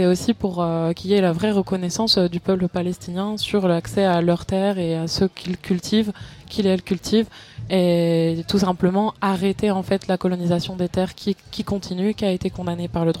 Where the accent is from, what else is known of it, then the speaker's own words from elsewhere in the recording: France; je parle en tant que Française ici